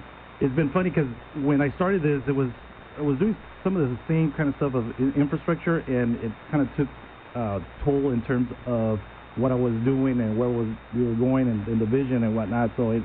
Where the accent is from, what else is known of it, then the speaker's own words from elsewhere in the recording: Somerton, Arizona, United States; also born or lived in Yuma; actually I was born here in Yuma, raised in Somerton all my life, pretty much been there all my life, you know.